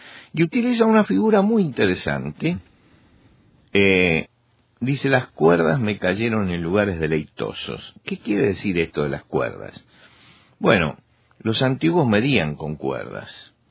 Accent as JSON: {"language": "Spanish", "country": "Argentina", "said": "En mi país, en Argentina, se hizo una peregrinación donde acudieron 200.000 personas."}